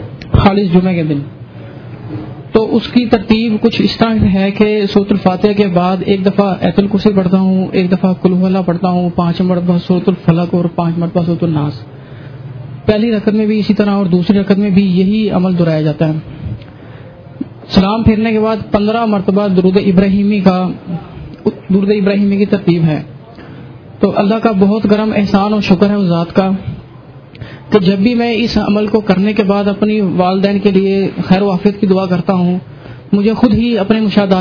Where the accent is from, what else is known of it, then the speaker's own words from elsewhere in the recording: Gujranwala, Punjab, Pakistan; میں گجرانوالے سے آیا ہوں.